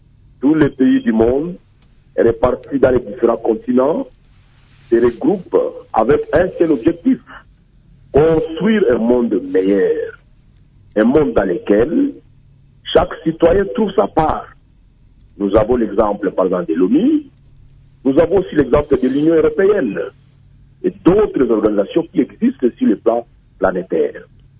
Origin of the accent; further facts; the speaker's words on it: Ituri, DR Congo; je suis de l'Est du Congo. Et principalement, je suis ituriens. Je suis appelé de l'Ituri.